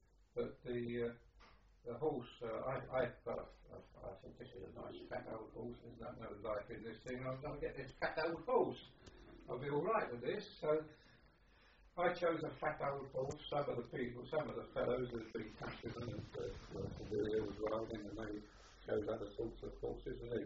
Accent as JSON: {"language": "English", "region": "London", "country": "United Kingdom", "tie": "born there", "said": "I was born in London."}